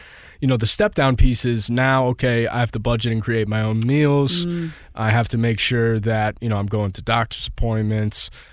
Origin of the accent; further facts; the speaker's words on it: St. Louis, Missouri, United States; also born or lived in East Coast; I was from St. Louis originally and then moved to the East Coast. And I lived there for a while, got sober and moved back.